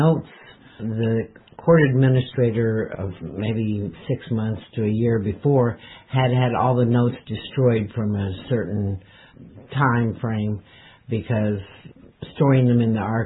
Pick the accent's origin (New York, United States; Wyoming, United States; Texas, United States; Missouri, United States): Missouri, United States; Kansas City; also born or lived in Springfield, Missouri; Well, I'm basically from Springfield, Missouri, but I moved up here when I was young and chose not to live in that town. So actually, Kansas City is my hometown.